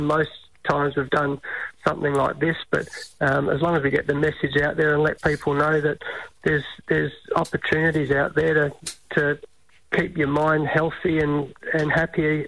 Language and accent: English; Australia; One thing I love about being an Australian is that when in times of need or times of crisis, we saw it with the bushfires during the summer, for example